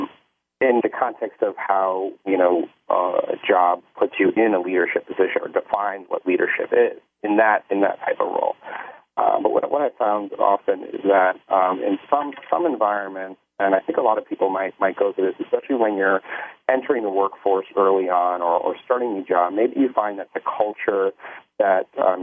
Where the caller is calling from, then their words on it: New York City, New York, United States; I'm not in Chile, but I do have some heat in my office down here on Rector Street in the financial district of New York City.